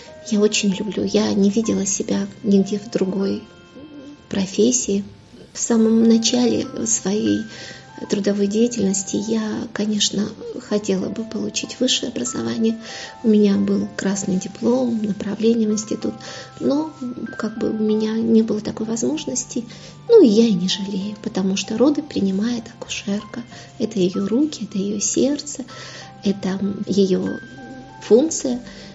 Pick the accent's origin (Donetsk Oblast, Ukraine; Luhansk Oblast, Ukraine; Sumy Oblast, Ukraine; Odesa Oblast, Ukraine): Donetsk Oblast, Ukraine; Mariupol; also born or lived in Brest; я родилась в Бресте, а родители еще в совсем раннем возрасте, в возрасте 4 лет, переехали в Мариуполь. И с тех пор я живу в Мариуполе, училась, работала, и планировала там же жить.